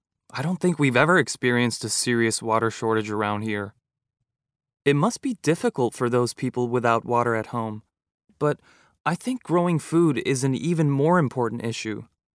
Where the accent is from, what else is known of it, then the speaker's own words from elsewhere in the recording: Oklahoma, United States; born there; Really? Where in the West? I was born in Oklahoma.